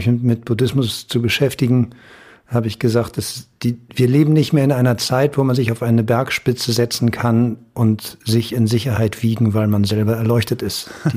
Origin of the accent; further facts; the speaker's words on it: West Germany, Germany; habe ich mich vorgestellt als Wessi